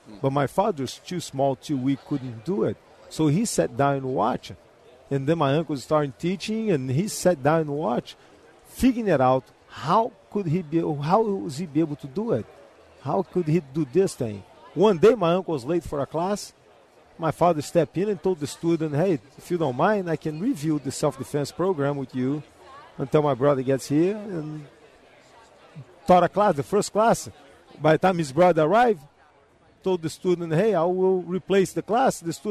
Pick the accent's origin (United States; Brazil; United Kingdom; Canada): Brazil; So growing up in Brazil, you have to know how to defend yourself.